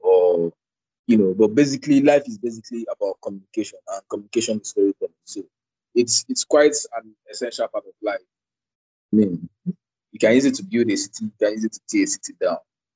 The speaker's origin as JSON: {"language": "English", "country": "Nigeria", "said": "I'm a Nigerian filmmaker."}